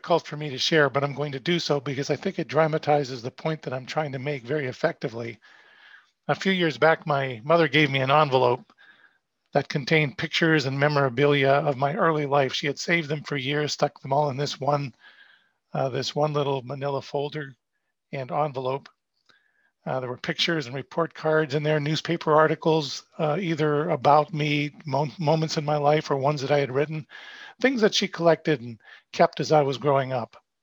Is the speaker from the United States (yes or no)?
yes; Cleveland, Ohio, United States; also born or lived in Pittsburgh, Pennsylvania; I grew up in the United States, with most of that time being split between the Cleveland and Pittsburgh areas.